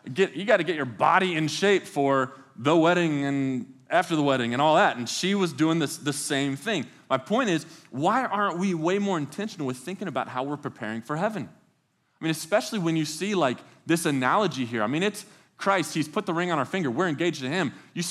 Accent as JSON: {"language": "English", "town": "Mesquite", "region": "Texas", "country": "United States", "tie": "born or raised there", "said": "we had to drive to my hometown and get some pictures of all these places that I grew up. And so I was like, do you want to come with me? Because she hadn't actually been there with me yet. And she was like, yeah, sure. And so picked her up early that morning. We drive to Mesquite, Texas"}